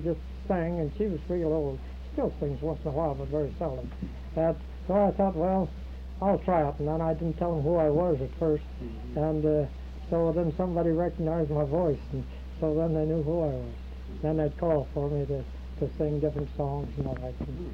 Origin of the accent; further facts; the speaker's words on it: Montana, United States; now in Chelan, United States; And it's like I was raised in Montana.